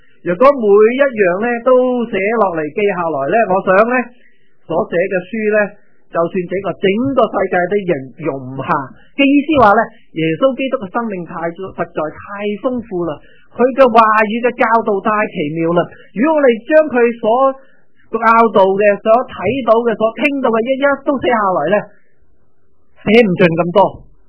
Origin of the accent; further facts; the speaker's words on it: China; 咁我哋係中國人